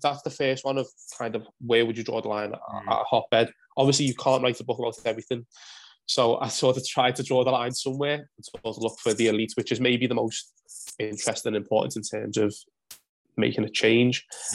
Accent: Huyton, North West England, United Kingdom; Yeah, so I grew up in Highton, sort of just on the outskirts of Liverpool.

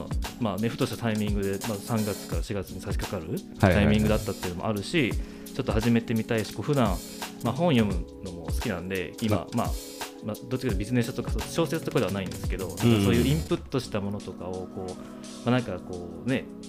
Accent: Kansai, Japan; 特に僕なんて関西出身なんですけど

